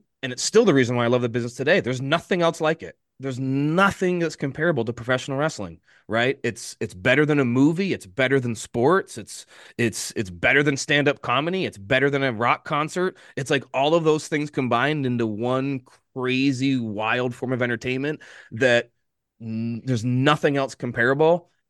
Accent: Ontario, Canada; because I'm from Ontario

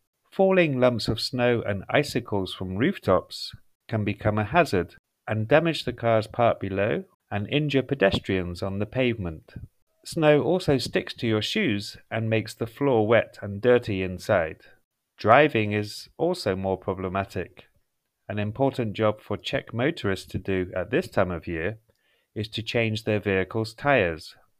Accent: England, United Kingdom; This is because I never did this job when I grew up in England

